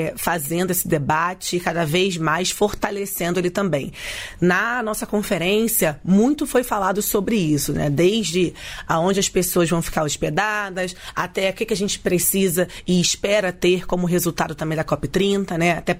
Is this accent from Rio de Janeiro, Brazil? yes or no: yes; Rio de Janeiro, Brazil; Eu, como carioca que sou, vou tentar explicar um pouco